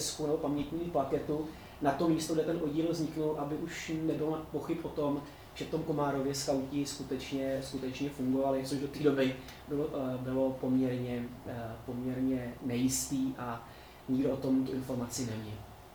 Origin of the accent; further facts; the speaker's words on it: Beroun, Central Bohemian Region, Czechia; protože já jsem vlastně z Berouna